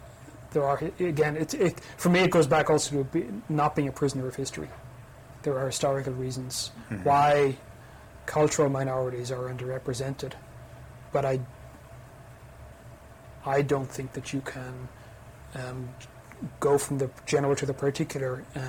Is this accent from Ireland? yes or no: yes; Ireland; Believe me, I'm Irish. I know how difficult it is to change one's cultural baggage.